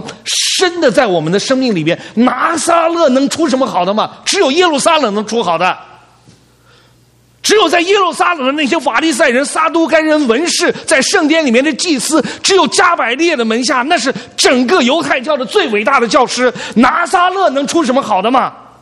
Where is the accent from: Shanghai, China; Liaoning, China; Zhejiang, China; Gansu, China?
Gansu, China; Lanzhou; born there; 这些人老问我你生在哪里，我都不好意思说我生在兰州